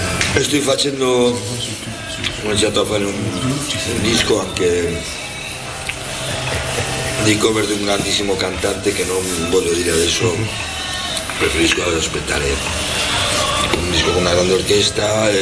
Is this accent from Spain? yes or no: yes; Pamplona, Navarre, Spain; Italian is a second language; Anche mi piace tanto tornare a Pamplona, al mio paese, ma quando sono già un mese e mezzo già non posso più, devo andare, no?